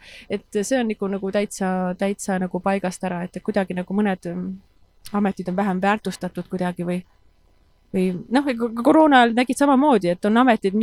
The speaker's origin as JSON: {"language": "Estonian", "town": "Orgita", "region": "Rapla County", "country": "Estonia", "lives_now": "Germany", "said": "mina olen Orgitalt."}